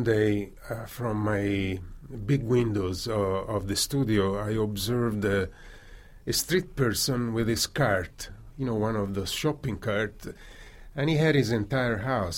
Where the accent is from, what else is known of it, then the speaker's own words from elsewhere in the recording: Florence, Tuscany, Italy; now in United States; Even growing up in Florence, I always had the sense that I had to leave. In fact, it did happen following the flood of Florence in 1966. That brought me to the States